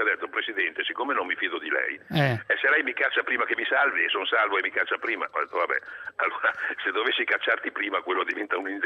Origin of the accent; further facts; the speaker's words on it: Friuli-Venezia Giulia, Italy; io non lo voto, che non posso votare in Sicilia, io sono friulano, voto in Friuli.